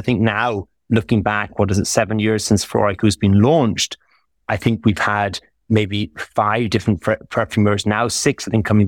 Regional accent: Ireland; because I'm Irish and I've traveled to over 100 plus countries in the world

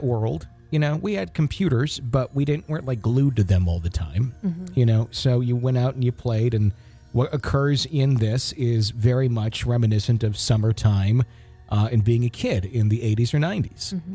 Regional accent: Finland; English is a second language; I'm from Finland

